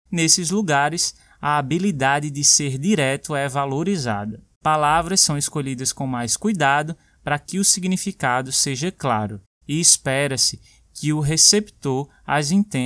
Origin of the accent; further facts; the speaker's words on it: Brazil; Aprender a dizer não, como brasileiro e como pessoa.